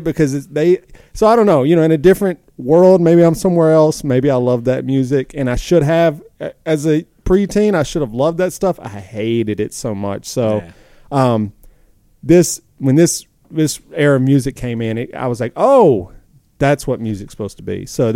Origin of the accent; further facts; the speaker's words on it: the South, United States; I'm from the South, obviously, people can hear